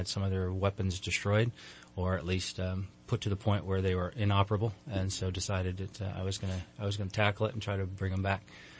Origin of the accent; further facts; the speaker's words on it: Palo Cedro, California, United States; growing up in Palo Cedro, knew everybody has to know about guns and.